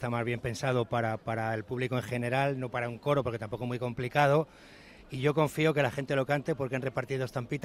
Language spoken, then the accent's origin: Spanish; Madrid, Community of Madrid, Spain; para mí como madrileño, pues más.